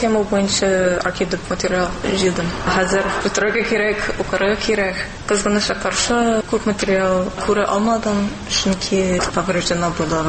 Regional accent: Los Angeles, California, United States; Tatar is a second language; Мин Калифорниядан, Лос-Анджелес шәһәреннән. Университет вакытында мин Аризонада укыдым. Анда мин татар телен өйрәнә башладым. Бер Америка тарихчысы белән. Аннары Казанга бардым.

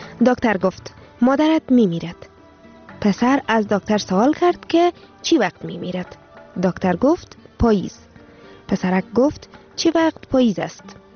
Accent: Afghanistan; now in Sweden; من مدت 15 سال می‌شود در سویدن زندگی می‌کنم و از حال و احوال افغانستان کاملاً بی‌خبر بودم. وطنم را آهسته آهسته فراموش کرده بودم

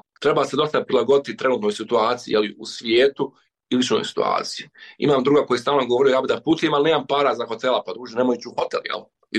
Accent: Bosnia & Herzegovina; ja sam iz Bosne i Hercegovine

